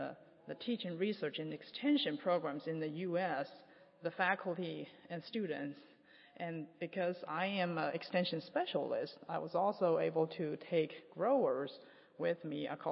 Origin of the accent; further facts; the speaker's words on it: China; I don't know whether you can tell I am from China. I probably look the same as all the Chinese women coming to the conference, or those from Korea or Japan.